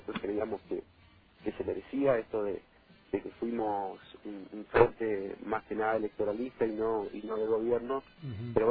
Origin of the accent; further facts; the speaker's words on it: Alem, Misiones, Argentina; yo como presidente del partido que soy de Alem